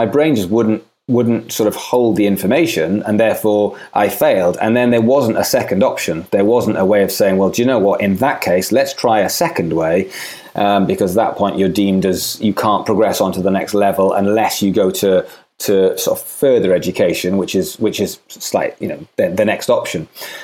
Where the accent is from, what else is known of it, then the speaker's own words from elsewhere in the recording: Swansea, Wales, United Kingdom; I'm from Swansea in Wales. There was no music industry in Swansea in Wales, so the only option was to get to London